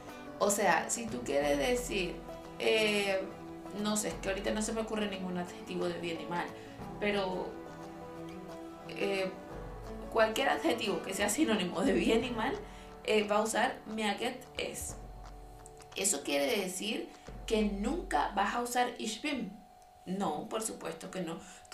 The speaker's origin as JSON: {"language": "Spanish", "country": "Venezuela", "said": "yo soy venezolana y cuando en mi país yo veía a alguien"}